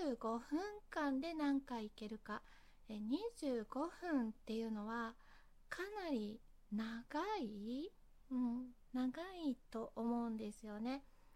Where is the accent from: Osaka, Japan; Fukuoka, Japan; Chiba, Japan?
Fukuoka, Japan; 出身地は福岡です。はい、大体、多くを福岡で過ごしているので福岡が大好きです。